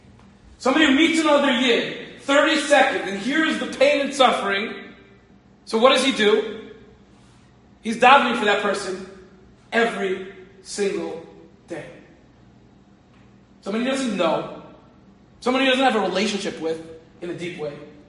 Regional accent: Cedarhurst, New York, United States; I grew up in Cedars. And I remember the Kal Rebbe came to the Five Towns for Shabbos.

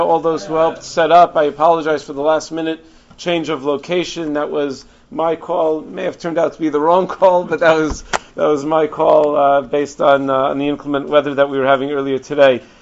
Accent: Five Towns, New York, United States; I grew up in the Five Towns.

